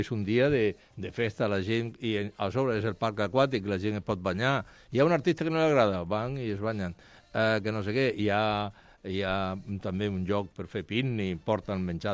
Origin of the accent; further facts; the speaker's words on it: Villanueva, Andalusia, Spain; a los de Villanueva, al meu poble, ens diuen jarotes. Som los jarotes.